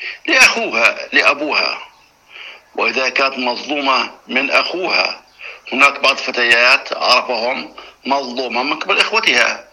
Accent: Jordan; هنا عندنا في الأردن في طب الأسرة

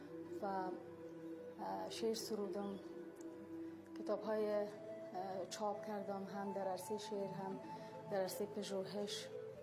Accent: Kabul, Afghanistan; also born or lived in Dushanbe; در شهر کابل زاده شدیم و در همین جا تحصیلات ابتدایی و بعدن تحصیلات عالی خود سپری کردیم و بعدن به تاجیکستان راه سپار شدم

